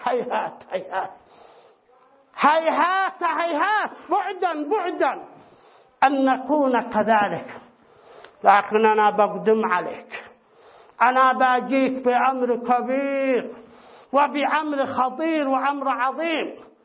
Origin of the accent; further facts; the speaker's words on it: Yemen; سيما نحن أبناء اليمن مع توارثنا للشجاعة والكرم والتضحية والمبادئ الخلابة، المبادئ الكريمة